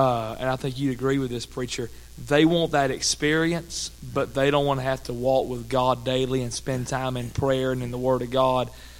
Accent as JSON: {"language": "English", "town": "Cleveland", "region": "Tennessee", "country": "United States", "tie": "born or raised there", "said": "I grew up in Cleveland, Tennessee, which is not far from where you're"}